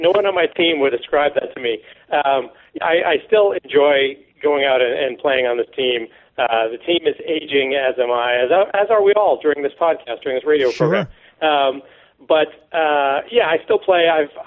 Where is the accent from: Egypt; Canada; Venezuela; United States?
Canada; I'm Canadian.